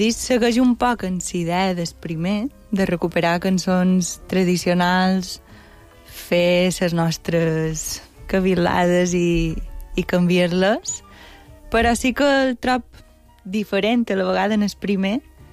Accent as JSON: {"language": "Catalan", "town": "Llucmajor", "region": "Balearic Islands", "country": "Spain", "said": "De Llucmajor."}